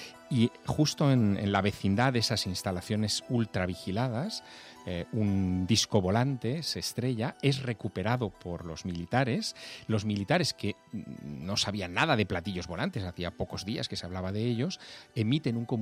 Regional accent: Teruel, Aragon, Spain; yo soy de Teruel

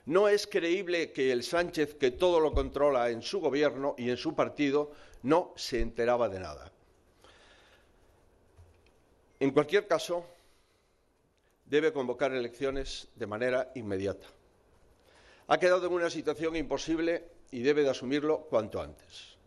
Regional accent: Spain; las víctimas somos todos los españoles

